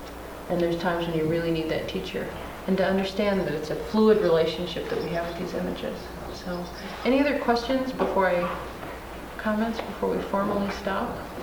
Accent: United States; Well, part of it is I'm an American and I need a little agency in my life.

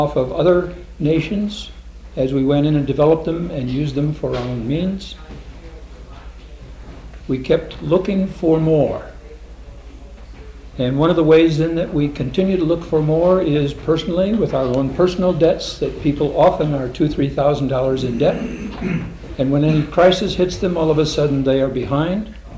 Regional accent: Portland, Oregon, United States; from Portland, Oregon, and I'm a counselor in private practice

